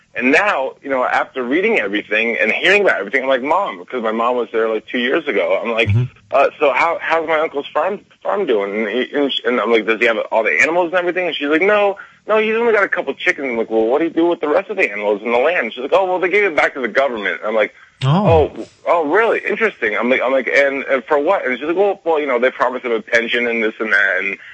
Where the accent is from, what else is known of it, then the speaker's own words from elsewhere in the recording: Vermont, United States; cause I'm from Vermont, and there's a lot of, you know, gardeners here